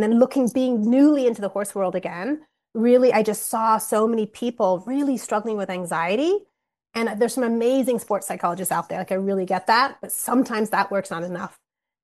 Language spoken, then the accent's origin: English; England, United Kingdom; my love of kind of cross country really traced back to the roots of growing up in England and galloping across the field.